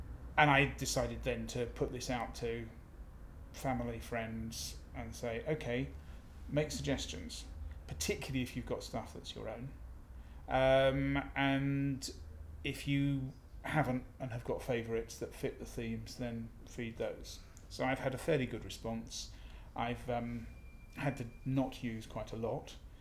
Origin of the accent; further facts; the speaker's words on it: South East England, United Kingdom; I'm 57, and I come from Kent in the UK.